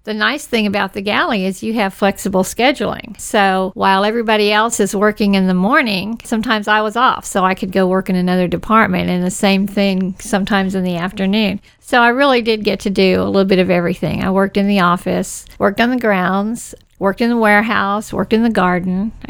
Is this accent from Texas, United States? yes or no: yes; Houston, Texas, United States; Texas. Houston, Texas.